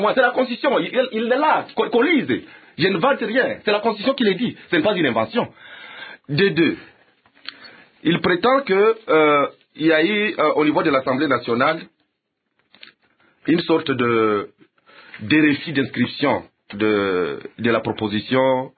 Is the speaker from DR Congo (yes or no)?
yes; DR Congo; nous sommes tous des Congolais, les députés de l'opposition